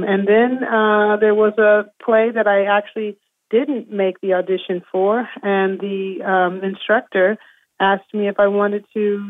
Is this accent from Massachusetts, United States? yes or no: yes; Springfield, Massachusetts, United States; And there was one that happened to be in my hometown, Springfield, Mass. And I applied for it, and I got it. And it was a brand new theater in my hometown